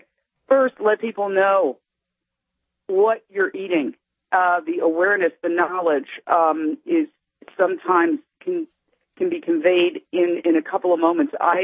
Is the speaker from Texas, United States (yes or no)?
no; New York, United States; I was raised in Midtown Manhattan. My mom is from Puerto Rico